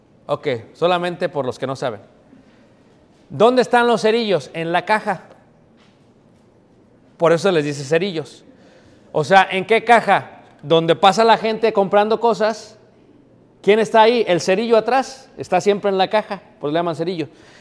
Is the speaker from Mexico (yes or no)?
yes; Mexico; moved away; Pero me gustaban tanto, hermanos, que coleccioné más de 120. Hasta que me vine de México y quién sabe qué les pasó.